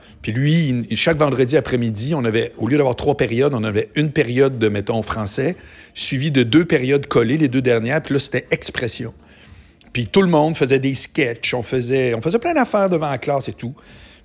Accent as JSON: {"language": "French", "town": "Charlesbourg", "region": "Quebec", "country": "Canada", "tie": "born or raised there", "said": "je prenais l'autobus, là, si je me souviens bien, c'était la 39, qui passait pas loin de chez moi à Charlebourg"}